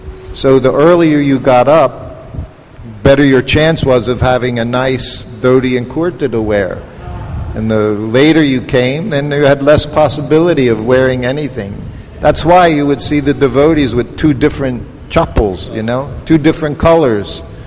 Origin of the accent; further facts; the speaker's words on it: Philadelphia, Pennsylvania, United States; I was from Philadelphia. They were from Brooklyn, New York.